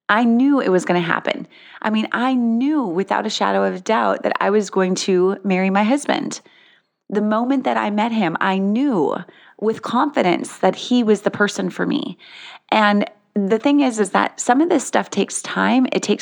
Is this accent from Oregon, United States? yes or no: no; North Dakota, United States; moved away as an adult; now in Missouri, United States; I moved away from my hometown of, you know, I grew up in North Dakota, moved to Missouri because I wanted to get a specific degree from this university.